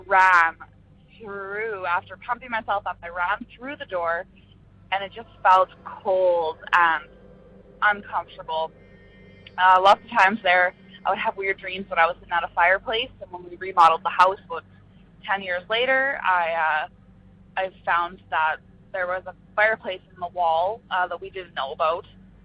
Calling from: Saskatchewan, Canada; I'm calling from Saskatchewan in Canada.

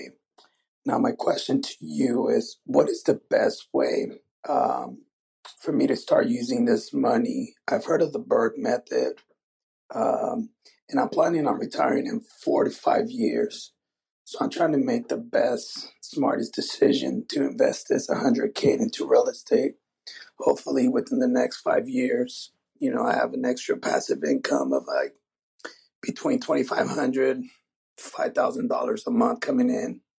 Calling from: Japan; I'm calling from Japan. I'm in the military.

